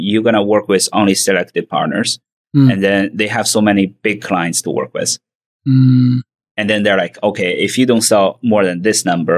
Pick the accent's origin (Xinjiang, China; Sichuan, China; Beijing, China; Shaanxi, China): Shaanxi, China; Xi'an; English is a second language; I grew up in Xi'an, where the Terracotta Warrior is.